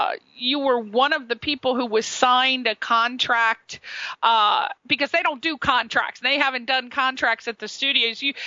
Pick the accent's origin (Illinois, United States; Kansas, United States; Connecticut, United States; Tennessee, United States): Connecticut, United States; I mean, I'm from Connecticut, so I'm very familiar.